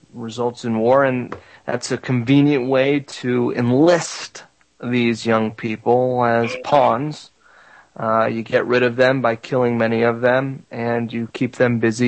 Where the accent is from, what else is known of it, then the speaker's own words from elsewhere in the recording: Florida, United States; I'm originally from South Florida. I moved away years ago to get out of the rat race of the hustle and bustle of South Florida.